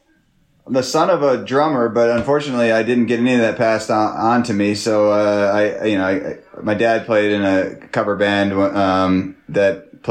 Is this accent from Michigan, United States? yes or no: yes; Detroit, Michigan, United States; I grew up in Detroit, so a lot of good music there.